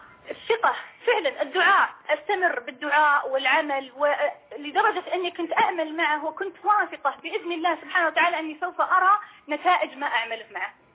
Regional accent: Saudi Arabia; هذا هو أكلنا مثلا إحنا كمجتمع سعودي

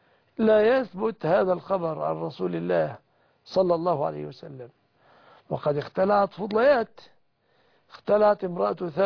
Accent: Egypt; بلادنا مصر

